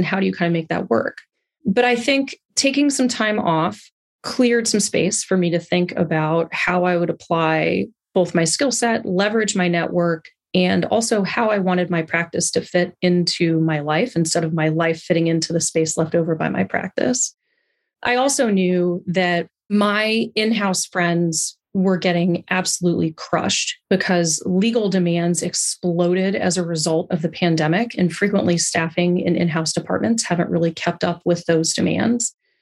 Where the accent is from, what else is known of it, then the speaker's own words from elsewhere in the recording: Dallas, Texas, United States; I grew up in the Dallas area. I went to University of Texas for undergrad and then WashU in St. Louis for law school.